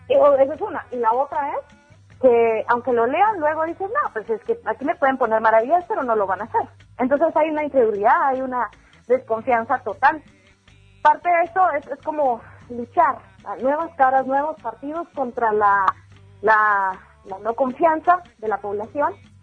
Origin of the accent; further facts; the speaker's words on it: Guatemala; todos somos guatemaltecos, sí, sí, todos somos guatemaltecos, pero hay diferentes pueblos dentro de este país, somos ricos en cultura, somos ricos en formas de vida